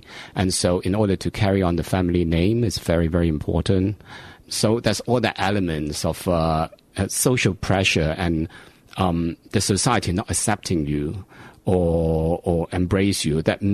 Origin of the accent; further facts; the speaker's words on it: Hong Kong; because like I was brought up in Hong Kong. So basically, Hong Kong was kind of a British colony when I was growing up.